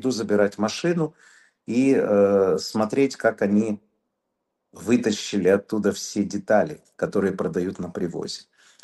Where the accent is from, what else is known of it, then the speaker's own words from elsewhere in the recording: Odesa, Odesa Oblast, Ukraine; now in Moldova; А я из Одессы в Кишинев на электричке.